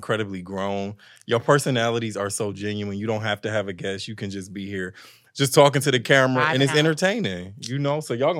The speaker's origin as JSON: {"language": "English", "town": "Cleveland", "region": "Ohio", "country": "United States", "said": "I'm from Cleveland, Ohio, so I would be in Cleveland, going out to investors"}